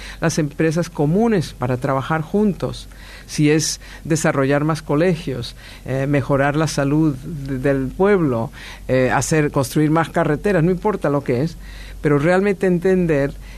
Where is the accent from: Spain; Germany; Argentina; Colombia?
Colombia; yo nací en Colombia, me crié en Colombia, era un país pobrísimo, se veía todo tipo de tragedias en la calle a diario